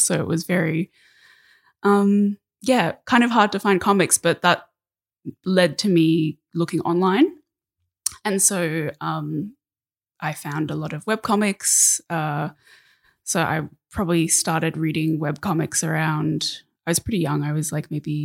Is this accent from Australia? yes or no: yes; Australia; also born or lived in Denmark; So I lived in Australia. I was born in Australia, lived there. I actually studied in Denmark for 3.5 years from 2014, so lived in Europe for three and a half years. Other than that, been in Australia.